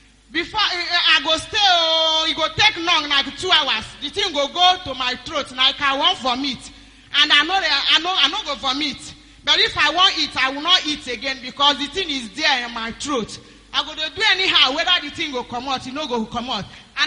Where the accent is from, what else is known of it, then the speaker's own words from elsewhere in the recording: Abuja, Federal Capital Territory, Nigeria; By the grace of God … I come from Glorious District, Ipape, Abuja.